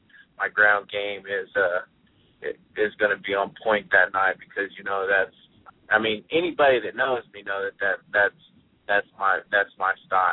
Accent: Moore, Oklahoma, United States; just for everybody to keep my hometown of Moore, Oklahoma, in their thoughts and prayers.

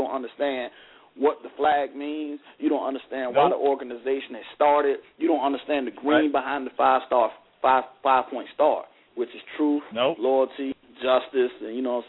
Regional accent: the South, United States; but you understand I grew up in the South.

